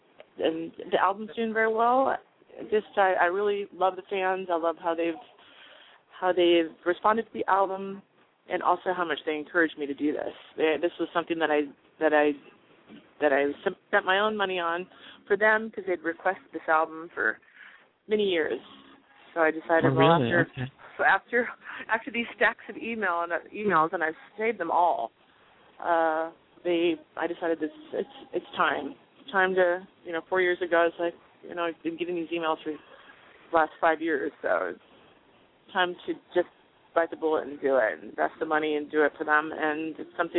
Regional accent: Tri-Cities, Washington, United States; I'm actually from Tri-Cities. I'm about 3 hours from there. Originally, that's where I'm from.

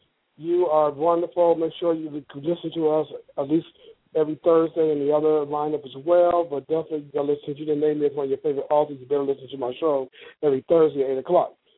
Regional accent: Springfield, Ohio, United States; Carla is my homegirl from my home state, my hometown, Springfield, OH-10.

